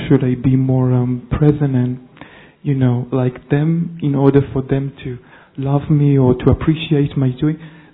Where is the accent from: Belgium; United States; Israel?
Israel; English is a second language; I'm from Israel.